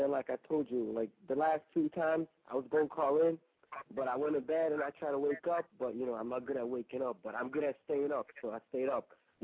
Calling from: Budapest, Hungary; Well, I'm calling in from Central Europe in Budapest, Hungary.

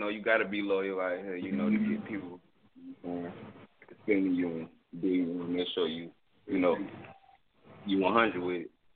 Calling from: Atlanta, Georgia, United States; I'm calling from Atlanta, Georgia.

